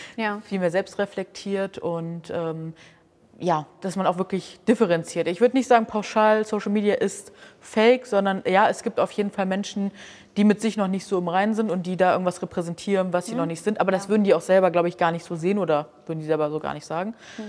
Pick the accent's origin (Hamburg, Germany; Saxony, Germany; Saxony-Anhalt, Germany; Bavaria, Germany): Hamburg, Germany; ich komme aus Hamburg